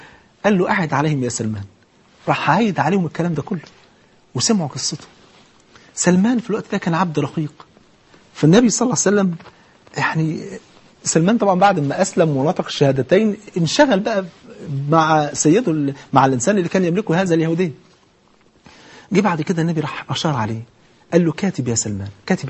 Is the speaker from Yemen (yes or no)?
no; Egypt; جاهلية ان انا افتخر اقول انا مصري